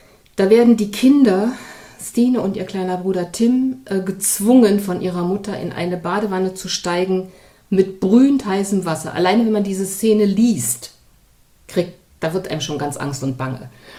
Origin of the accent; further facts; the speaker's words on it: East Germany, Germany; ich bin auch ein Kind der DDR.